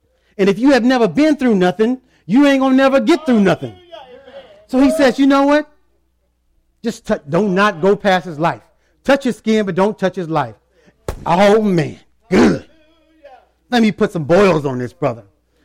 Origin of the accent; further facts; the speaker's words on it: Houston, Texas, United States; I grew up in Houston, Texas.